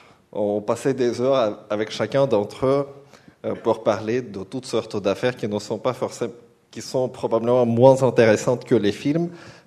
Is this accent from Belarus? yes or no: yes; Belarus; C'est ça, je suis originaire de Biélorussie.